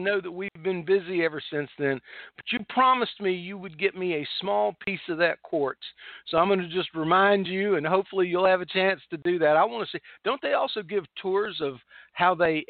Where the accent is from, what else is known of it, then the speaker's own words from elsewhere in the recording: Spruce Pine, North Carolina, United States; I mean, I'm from the Spruce Pine area. I had family lived up and down there for the first 20 years of my life, and I really like it.